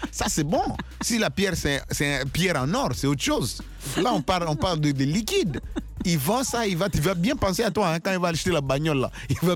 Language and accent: French; Dimbelenge, Kasaï-Central, DR Congo; Ça, en tout cas, chez moi, Dimbelenge, ça ne peut pas marcher.